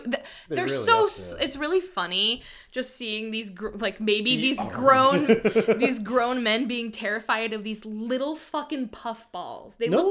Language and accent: English; Ireland; So as an Irish, a very witchy Irish girl, I'm like, yes, absolutely.